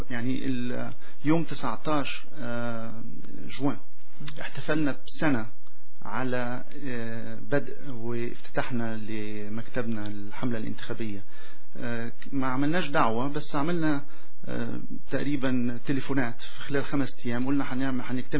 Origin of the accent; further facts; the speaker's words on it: Quebec, Canada; also born or lived in -; انا كيبيكي كندي، فخور باصلي ان امي من الشام وابويا من القدس، لكن بنشوف اليوم انا مين. اليوم انا فخور اني كيبيكوا، وفخور اني كندي